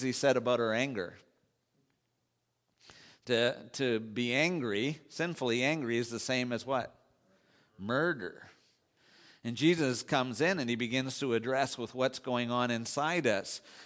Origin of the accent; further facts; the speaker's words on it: Canada; being Canadian, you're sort of obligated to at least take a look at it.